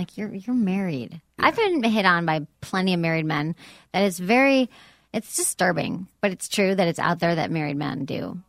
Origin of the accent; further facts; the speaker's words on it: Michigan, United States; now in Chicago, United States; That's kind of my home. I'm from Michigan. We live near Chicago, all that stuff.